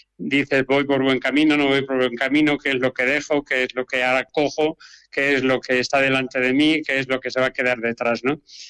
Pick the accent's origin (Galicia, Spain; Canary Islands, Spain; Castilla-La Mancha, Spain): Castilla-La Mancha, Spain; Torre de Juan Abad; Don José Antonio Mayordomo estaba de párroco en mi pueblo, en Torre de Juan Abad